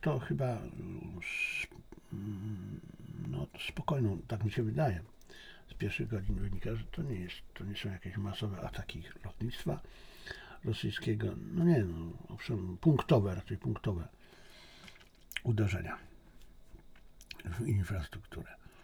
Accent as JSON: {"language": "Polish", "country": "China", "second_language": "Polish", "said": "Ja jestem Chińczykiem, ja czuję się Chińczykiem, ja czuję interesy chińskie."}